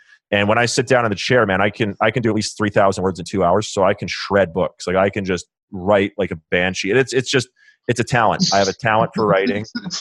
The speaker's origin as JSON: {"language": "English", "country": "Canada", "said": "Yeah, I got the Swedish passport and Canadian passport. So from Canada, but my dad's Swedish."}